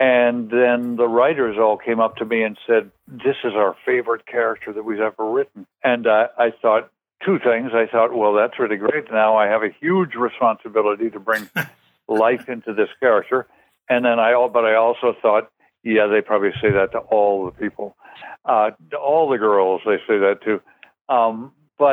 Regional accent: St. Louis, Missouri, United States; also born or lived in Findlay, Ohio; I was born in Findlay. My mother was from there, and she went home to have me. And then I went back to St. Louis, where my mother and father l

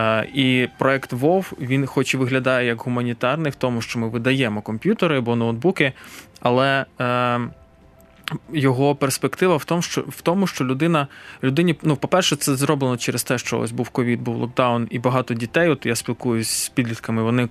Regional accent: Kyiv, Ukraine; Я киянин, і мене не оминув Майдан.

